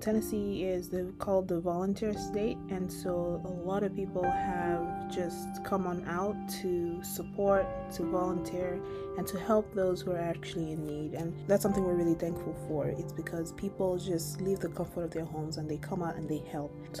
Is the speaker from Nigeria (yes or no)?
yes; Umuahia, Abia, Nigeria; So I'm from Umuahia, local government area. But I'm also from Ubakala, even in my village.